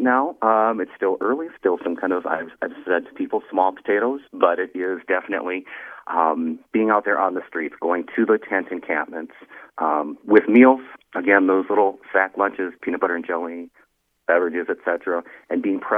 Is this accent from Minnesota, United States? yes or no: yes; Minnesota, United States; Living down in Dallas at the time. I'm from the Twin Cities area, but was down in Dallas.